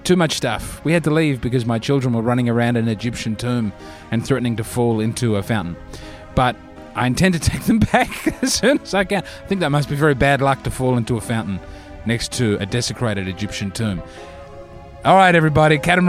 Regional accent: Australia; I'm from Australia

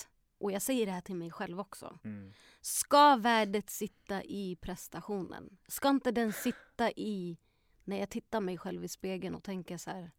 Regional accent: Uppsala, Uppsala County, Sweden; now in Stockholm, Sweden; Var så här 5 barn, jag är uppvuxen i Gottsunda i en förort.

